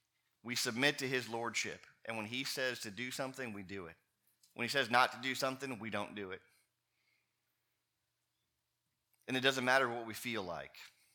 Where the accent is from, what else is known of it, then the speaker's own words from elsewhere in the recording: Nigeria; It's not as loud as a Nigerian service. Nigerian churches, we wore earplugs in church in Nigeria.